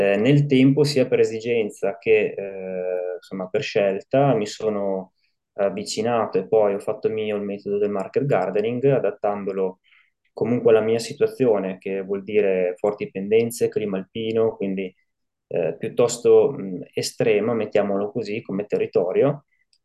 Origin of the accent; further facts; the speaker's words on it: Trentino-Alto Adige, Italy; io vengo dal Trentino